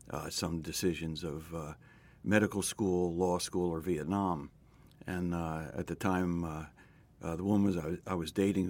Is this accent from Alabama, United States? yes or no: no; Philadelphia, Pennsylvania, United States; I like to say I grew up in the West. I grew up in West Philadelphia. And I grew up there and went to high school there and intended to become a physician.